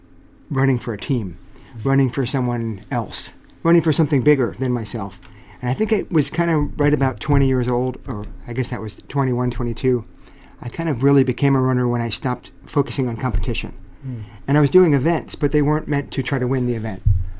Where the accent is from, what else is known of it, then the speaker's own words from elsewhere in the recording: Rockville, Maryland, United States; So I grew up in a suburb of Washington, D.C. Mm-hmm. I had a very happy childhood. Went to high school in Rockville, Maryland.